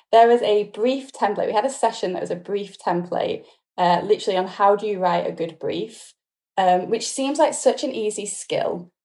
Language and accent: English; United Kingdom; now in Los Angeles, United States; as the accent suggests, I'd rather be in LA than in rainy UK at the moment, as much as I love my home country.